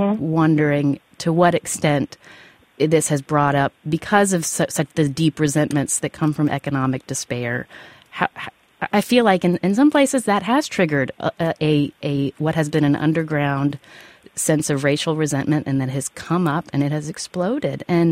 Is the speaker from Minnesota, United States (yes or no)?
no; West Virginia, United States; I have feelings about that term as a West Virginian.